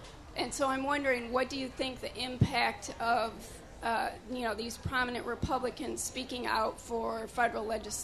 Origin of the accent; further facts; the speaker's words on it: Ann Arbor, Michigan, United States; I'm from Ann Arbor.